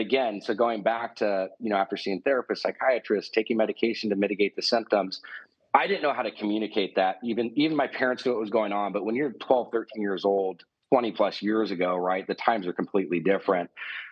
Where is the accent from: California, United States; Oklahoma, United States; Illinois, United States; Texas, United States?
California, United States; Newport Beach; was born and raised in Newport Beach, California.